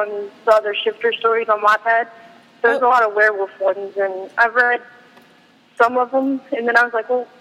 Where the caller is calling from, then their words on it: Mississippi, United States; Mississippi.